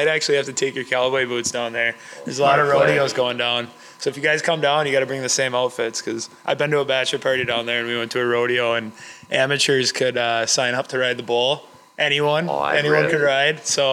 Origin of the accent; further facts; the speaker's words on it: Minnesota, United States; Grew up here. Yeah, American. Minnesotans kind of, I don't know, we seclude ourselves.